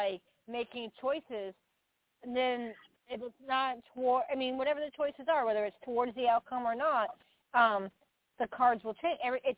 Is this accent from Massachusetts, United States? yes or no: yes; Massachusetts, United States; I grew up in Massachusetts, right? And, like, I had a really big accent when I was younger.